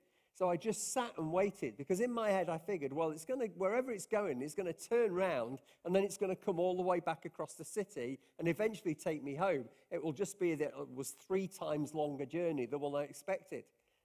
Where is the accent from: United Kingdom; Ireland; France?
United Kingdom; Lancaster, North West England; I grew up in Lancaster, in Lancashire, and I got a place at the grammar school.